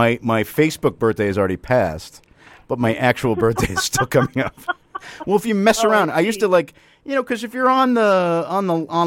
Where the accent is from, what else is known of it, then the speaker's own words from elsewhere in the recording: New England, United States; See, I came from New England where we during my birthday in 1978, there was like a giant storm.